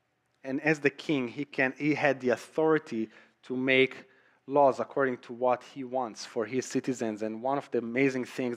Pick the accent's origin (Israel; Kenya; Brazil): Israel; now in United States; my transition from living in Israel, growing up in Israel, and my transition to the United States. Because I didn't grow up here